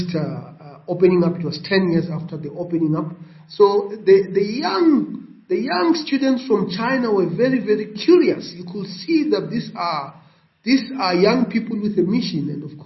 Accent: Limpopo, South Africa; if you were growing up in Venda, you know, there was not even in television. Certainly we did not have television in our home.

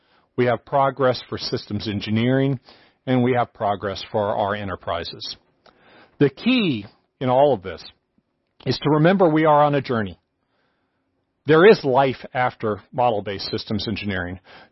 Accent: United States; they were free to say this to me because I'm an American.

